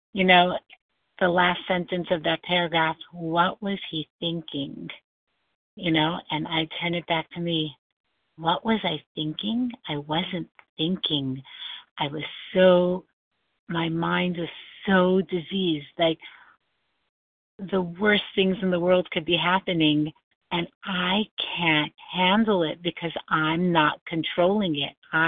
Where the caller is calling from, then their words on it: New York, United States; calling from New York.